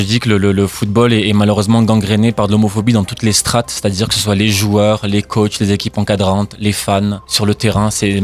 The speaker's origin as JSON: {"language": "French", "town": "Aix-en-Provence", "region": "Provence-Alpes-Côte d'Azur", "country": "France", "tie": "born there", "said": "je suis né à Aix-en-Provence, mais mes parents sont originaires de Tunisie."}